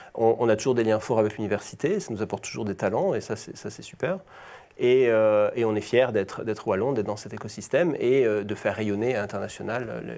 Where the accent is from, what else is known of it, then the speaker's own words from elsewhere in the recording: New Caledonia; now in Paris, France; Alors, je suis de Nouvelle-Calédonie, c'est un territoire français d'outre-mer. Et voilà, ça fait un peu plus de 10 ans que je vis à Paris.